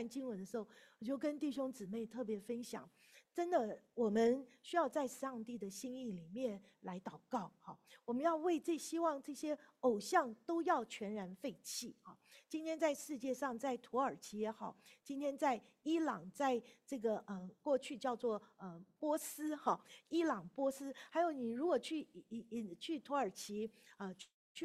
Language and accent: Chinese; Taiwan; 当台湾发生那个大地震的时候，整个教会里面的弟兄姊妹，我们从台湾来的人哈